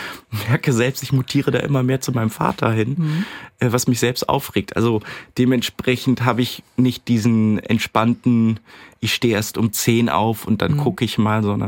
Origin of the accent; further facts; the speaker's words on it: Cologne, North Rhine-Westphalia, Germany; ich komme ja ursprünglich aus Köln